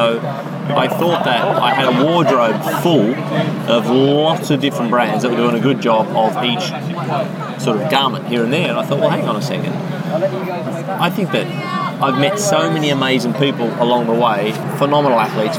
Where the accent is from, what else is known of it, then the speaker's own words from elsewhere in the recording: Australia; I've always spent a lot of time in the country growing up in Australia.